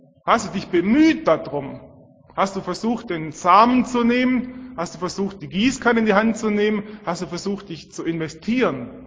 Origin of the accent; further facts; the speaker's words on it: Swabia, Germany; accent: Swabian; Und vielleicht habt ihr es schon gehört von meinem Dialekt her. Ich bin Schwabe.